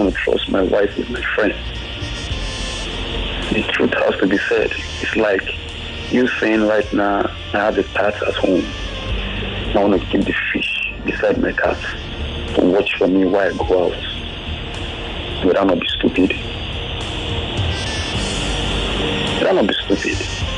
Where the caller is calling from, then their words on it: Ikorodu, Lagos, Nigeria; I'm calling from Ikorodu.